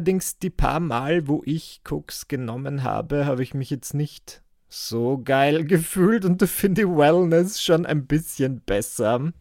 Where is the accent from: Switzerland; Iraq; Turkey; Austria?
Austria; Müllendorf, Burgenland; wie man wahrscheinlich in meiner Heimatgemeinde Müllendorf im Burgenland sagt.